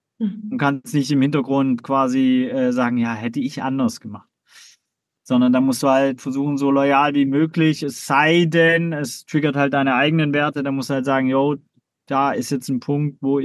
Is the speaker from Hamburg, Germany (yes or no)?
no; Baden-Württemberg, Germany; ich bin aus dem Schwabenländle, da war immer das Auto das Statussymbol